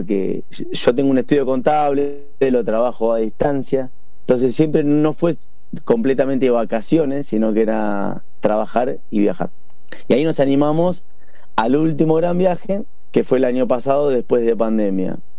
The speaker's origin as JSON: {"language": "Spanish", "town": "Wilde", "region": "Buenos Aires Province", "country": "Argentina", "said": "somos de Wilde Avellaneda, zona sur ahí de la ciudad"}